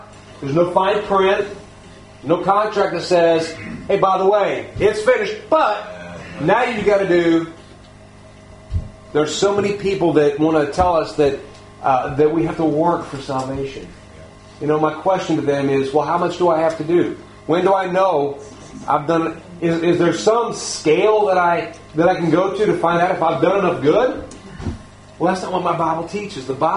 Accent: the South, United States; Look, we're from the South.

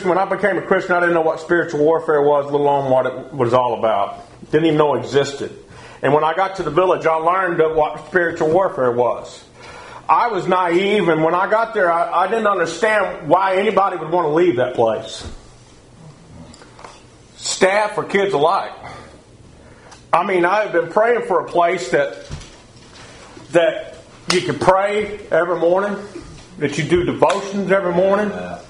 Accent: the South, United States; I'm from the South, but I ain't going to talk 90 miles an hour and talk like a Southern black man.

